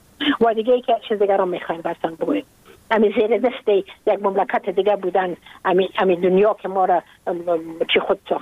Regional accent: Afghanistan; ما اید افغان استم، ما مربوط افغانستان استم، من مربوط نیم سرزمین نازمین هستم،

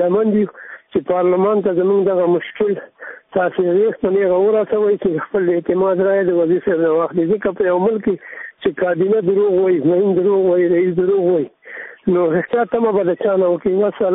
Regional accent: Laghman, Afghanistan; زه د لغمان ولایت نه یو ښوونکی

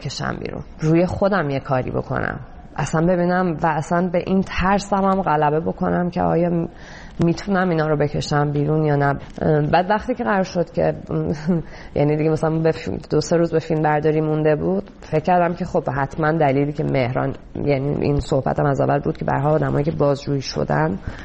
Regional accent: Iran; moved away; به چه دلیل من از ایران اومدم بیرون

